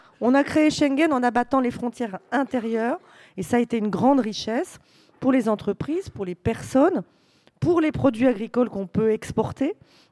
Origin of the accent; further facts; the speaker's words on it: France; je pense qu'en tant que Français, si on n'est pas capable de dire qu'une politique migratoire, aussi efficace soit-elle, doit toujours rester humaine